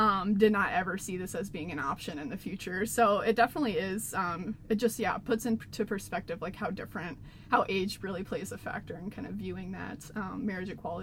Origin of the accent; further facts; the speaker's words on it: Iowa, United States; I grew up in Iowa myself and have kind of been able to see the different changes in attitudes towards marriage equality over the years